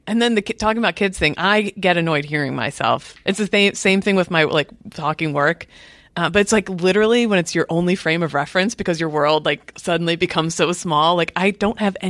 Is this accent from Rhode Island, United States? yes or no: no; Pennsylvania, United States; And so then growing up in the Philly burbs, there's this very strong, like, Irish American.